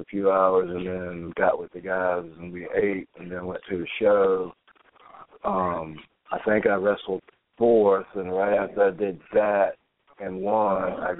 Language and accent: English; United States; where my hometown people thought that I won that belt.